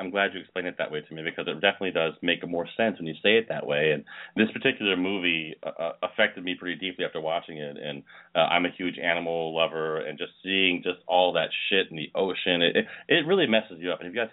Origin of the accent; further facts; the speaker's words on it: Virginia, United States; And I remember very distinctly growing up in Virginia, where I'm originally from, my mom having trouble paying the water bill.